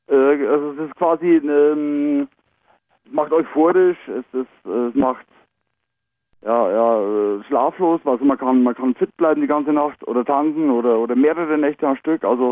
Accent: Bavaria, Germany; Bei uns gibt es jetzt auch

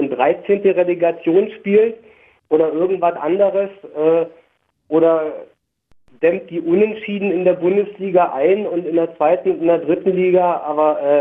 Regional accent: Berlin, Germany; now in Ludwigshafen, Germany; Ich bin ursprünglich aus Berlin-Brandenburg, richtig.

